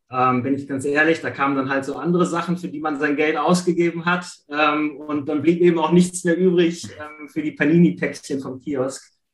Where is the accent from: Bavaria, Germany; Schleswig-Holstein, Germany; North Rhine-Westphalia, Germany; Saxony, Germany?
North Rhine-Westphalia, Germany; Ratingen; Ich komme aus Ratingen, bin 40 Jahre